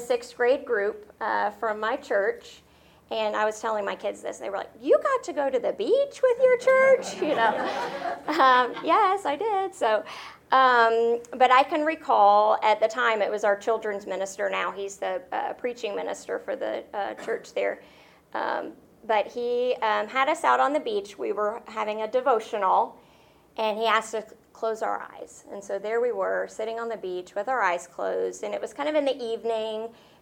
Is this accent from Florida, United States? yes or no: no; Atlanta, Georgia, United States; so I grew up in a Christian home. I'm from Atlanta originally. And if you're familiar with Decatur or Northlake, I went to Greater Atlanta Christian School.